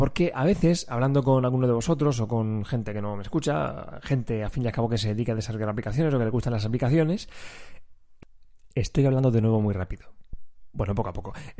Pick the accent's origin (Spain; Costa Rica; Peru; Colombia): Spain; Region of Murcia; accent: Murcian; tengo que luchar contra mi acento murciano